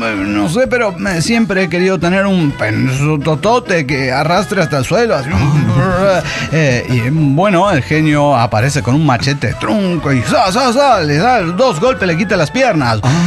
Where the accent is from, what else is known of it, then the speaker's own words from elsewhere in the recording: Sonora, Mexico; de Sonora, México.